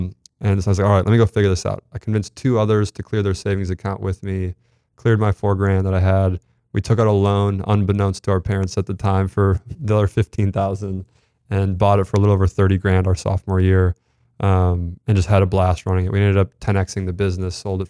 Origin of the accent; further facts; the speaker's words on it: Red Wing, Minnesota, United States; And then one of my lifelong friends who I grew up with in Red Wing actually was working at startups in Minneapolis